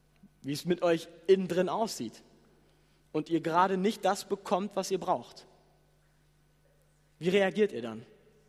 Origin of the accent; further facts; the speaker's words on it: Germany; Wir können schnell als Deutsche jammern und klagen.